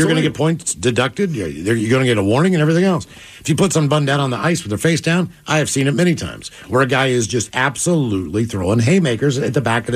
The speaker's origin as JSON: {"language": "English", "region": "West Virginia", "country": "United States", "tie": "born or raised there", "said": "But we see, again, we go to my home state of West Virginia."}